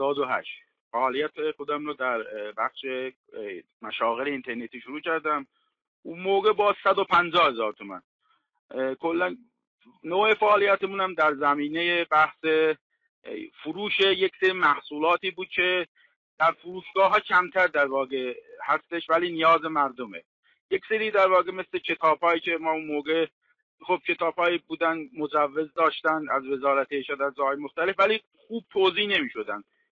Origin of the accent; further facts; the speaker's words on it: Tabriz, East Azerbaijan, Iran; چون من تبریزی هستم،